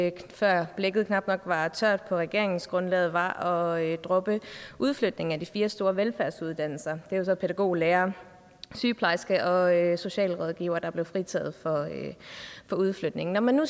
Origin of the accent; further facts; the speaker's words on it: Vordingborg, Zealand, Denmark; Jeg kommer selv fra Vordingborg, jeg ved, hvor vigtig læreruddannelsen er der.